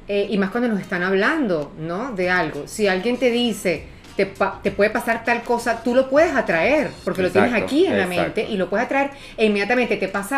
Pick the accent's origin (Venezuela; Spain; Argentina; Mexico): Venezuela; Nosotros venimos de Venezuela.